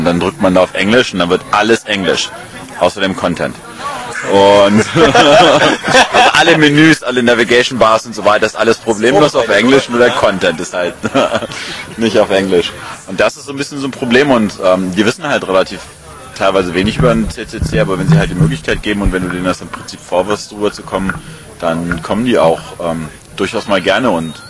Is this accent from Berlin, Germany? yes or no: no; Darmstadt, Hesse, Germany; Ich komme aus Darmstadt